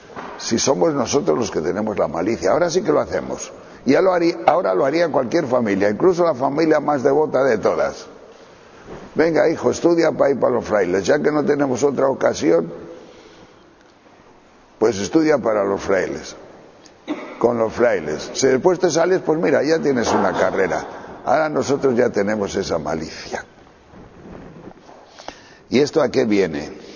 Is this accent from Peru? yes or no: no; Tejerina, Castile and León, Spain; en pueblos de 3.000 o 4.000 habitantes, en Sahagún, no había instituto, y mucho menos en mi pueblo, en Tejerina.